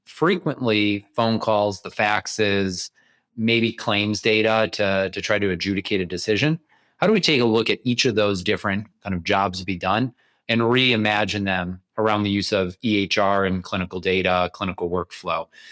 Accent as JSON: {"language": "English", "town": "Detroit", "region": "Michigan", "country": "United States", "tie": "born or raised there", "said": "So I grew up in the Detroit area, which is where I am today"}